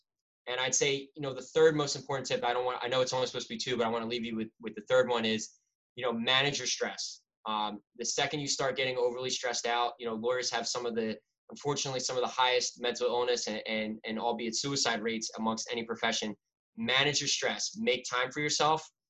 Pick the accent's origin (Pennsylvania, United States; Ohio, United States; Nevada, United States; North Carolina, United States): Pennsylvania, United States; Philadelphia; But I'm from Philadelphia. So I wanted to stay local in the city